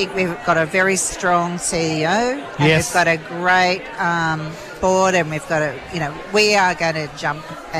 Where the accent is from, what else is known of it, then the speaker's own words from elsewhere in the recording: New South Wales, Australia; Okay, I'm from New South Wales, Wiradjuri, Ewan. And I've got some Murray connections too.